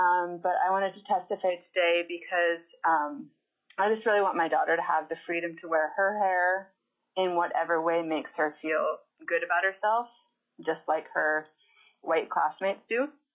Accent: Petersburg, Alaska, United States; I am from Petersburg, Alaska, and I'm representing myself.

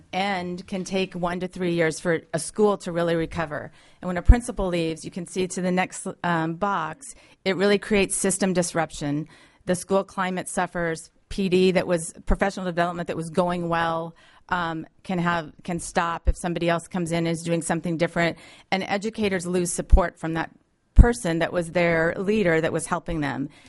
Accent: Anchorage, Alaska, United States; I was born and raised in Anchorage, and went to school

